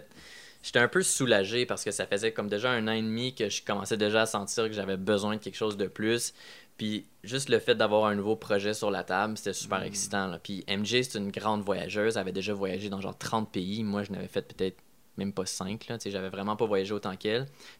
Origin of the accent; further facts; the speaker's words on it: Ontario, Canada; en tant que franco-ontarien, c'est ma job de le faire parce que je suis autant bon en français qu'en anglais.